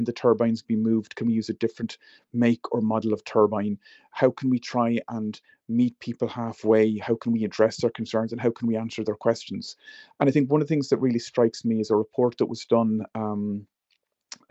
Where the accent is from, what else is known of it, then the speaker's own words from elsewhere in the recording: Galway, Connacht, Ireland; I'm from Galway, so Galway and Mayo tend to fight it out for third and fourth place.